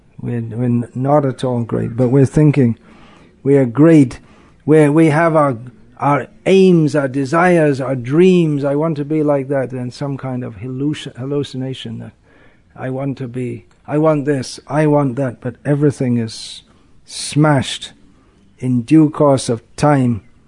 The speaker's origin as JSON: {"language": "English", "region": "England", "country": "United Kingdom", "said": "It's French name, so being English, I'm a little wary about pronouncing French words"}